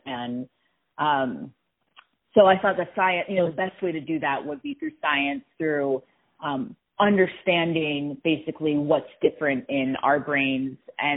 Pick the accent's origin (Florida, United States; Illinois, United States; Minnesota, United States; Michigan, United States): Illinois, United States; Chicago; now in Reno, United States; The short of it is that I'm a child to Iranian immigrants. I was born and raised in Chicago. I currently live in Reno, which is very different from Chicago